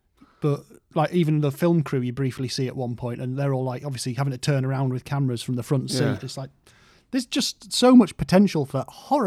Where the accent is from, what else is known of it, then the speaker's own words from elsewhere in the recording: Scarborough, Yorkshire and the Humber, United Kingdom; we grew up in Scarborough